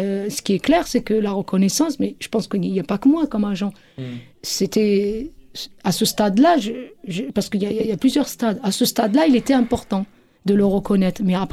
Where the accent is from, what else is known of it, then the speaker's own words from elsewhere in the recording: Strasbourg, Grand Est, France; ou je rentre chez moi à Strasbourg auprès des miens?